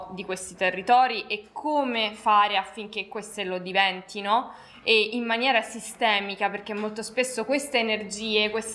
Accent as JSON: {"language": "Italian", "town": "Rome", "region": "Lazio", "country": "Italy", "said": "io come vi ho detto inizialmente sono di Roma e sono dottoranda al Gran Sasso Science Institute"}